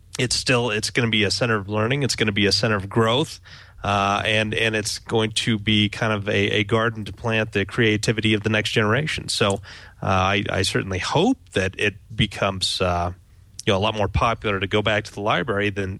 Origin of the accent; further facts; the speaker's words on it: Wyoming, United States; because I'm from Wyoming. It's fairly rural area, only 550 or 650,000 people in the entire dang state